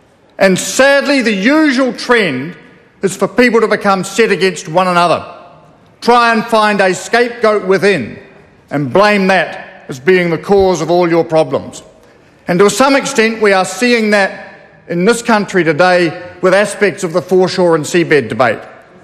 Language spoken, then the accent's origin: English; New Zealand; Why cannot we in New Zealand have a similar enduring national opportunity